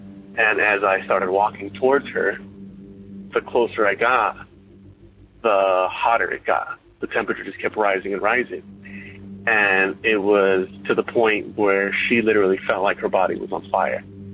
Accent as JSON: {"language": "English", "town": "Irvine", "region": "California", "country": "United States", "said": "I'm from Irvine, California."}